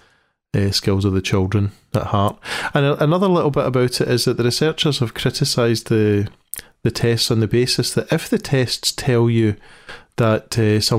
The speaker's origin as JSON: {"language": "English", "region": "Scotland", "country": "United Kingdom", "said": "How do I know that? Because I'm a Scot."}